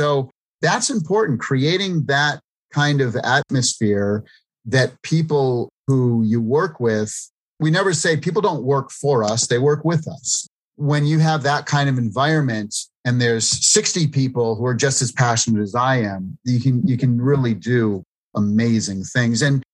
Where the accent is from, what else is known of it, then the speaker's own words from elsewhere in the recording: East Coast, United States; being a, East Coast Italian, growing up in the East Coast.